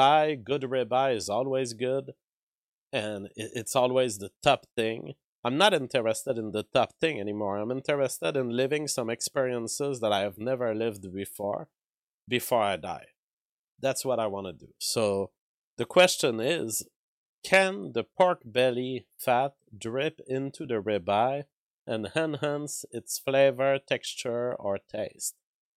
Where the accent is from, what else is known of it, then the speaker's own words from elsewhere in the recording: United States; I guess that as an American, I don't feel very much Greek.